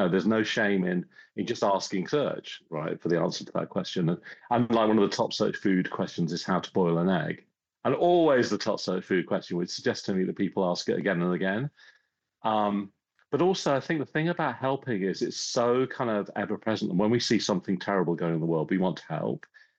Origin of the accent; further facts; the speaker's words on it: England, United Kingdom; now in United States; I guess that I had a very English upbringing, grew up in the middle of the countryside.